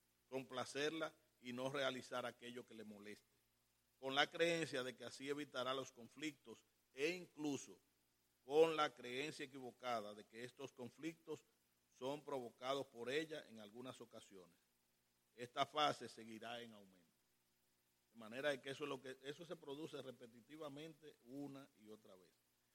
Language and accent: Spanish; Dominican Republic; en la República Dominicana, mi país de origen.